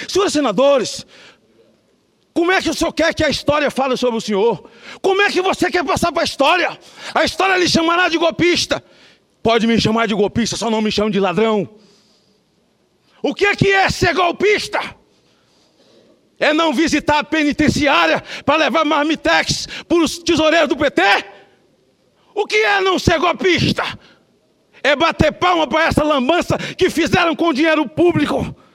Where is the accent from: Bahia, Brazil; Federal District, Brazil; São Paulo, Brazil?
Bahia, Brazil; Itapetinga; also born or lived in Macarani; now in Espírito Santo, Brazil; da minha pequena Macarani, onde eu nasci, da minha pequena Itapetinga, onde eu fui criado, em nome dos meus amigos, do povo, do Estado, do Espírito Santo que me acolheu como filho adotivo.